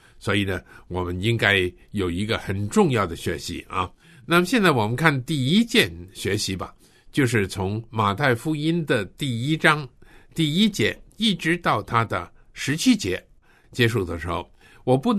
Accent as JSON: {"language": "Chinese", "country": "China", "said": "而且呢，在我们的乡村里头都有祠堂，有祠堂里头呢，都记载了我们的祖宗他们的名字在里头啊，也是我们中国人非常重视的一件事。"}